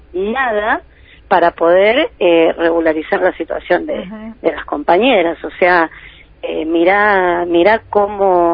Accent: Peru

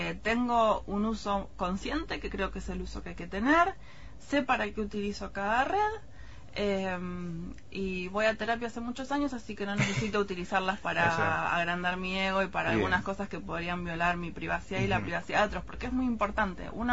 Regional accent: La Plata, Buenos Aires Province, Argentina; Yo soy platense, así que era una cosa pendiente que tenía presentarlo acá en la ciudad.

